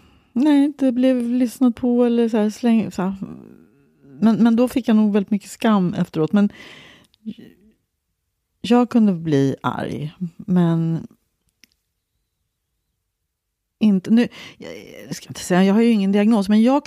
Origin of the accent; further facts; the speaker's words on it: Stockholm, Stockholm County, Sweden; Först bodde vi i Farsta tills jag var 3. Sen bodde vi i Barnängen.